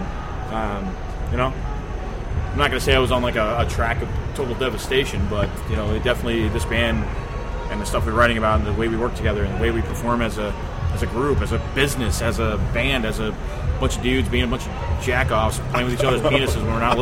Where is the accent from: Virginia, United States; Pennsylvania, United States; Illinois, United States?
Illinois, United States; Heron; I'm from Heron, Illinois. Raised there, and I worked at the big Clear Channel rock station.